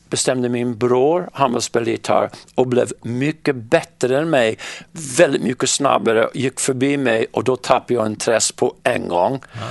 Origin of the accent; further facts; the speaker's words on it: West Hartford, Connecticut, United States; Swedish is a second language; jag är föddes i Hartford, men växte upp lite utanför Hartford i en suburb förlåt som heter West Hartford.